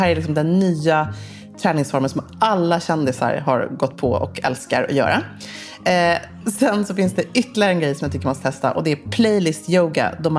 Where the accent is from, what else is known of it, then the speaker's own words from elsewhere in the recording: Sweden; hemma i Sverige så juicar vi för att detoxa